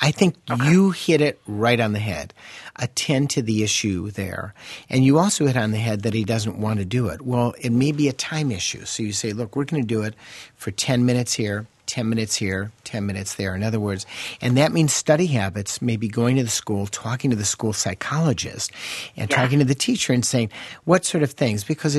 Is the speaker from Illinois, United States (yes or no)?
yes; Chicago, Illinois, United States